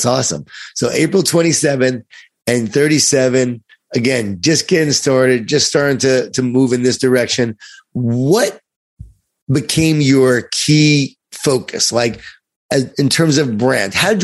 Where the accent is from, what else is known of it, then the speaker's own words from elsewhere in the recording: New York, United States; moved away; I'm from Long Island too, but yours is a lot stronger than me, right? Because you're still there. I moved away. I got Southernized.